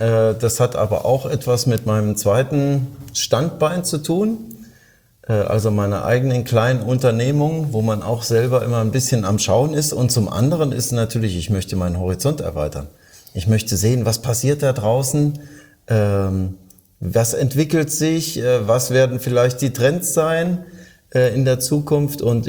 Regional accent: Halle, Saxony-Anhalt, Germany; born there; now in Baden-Baden, Germany

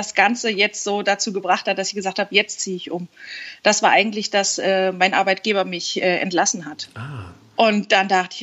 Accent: Hesse, Germany; Eigentlich in der Nähe von Kassel.

